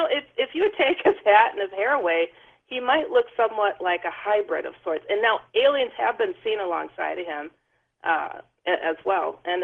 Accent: Milwaukee, Wisconsin, United States; But, you know, when I'm from Milwaukee.

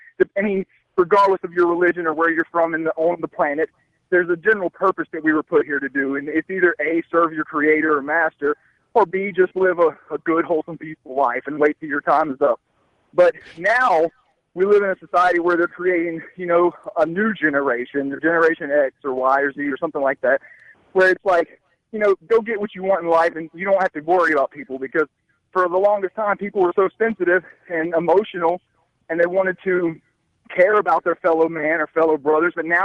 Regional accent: the South, United States; I'm from the South. It's all, you know, Pentecostal type religions down here.

